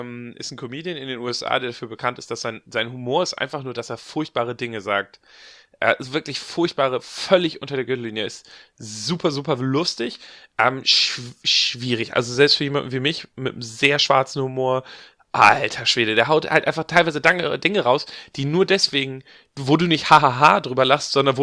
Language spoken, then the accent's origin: German; Northern Germany, Germany; Als Norddeutscher versteht man das halt wirklich.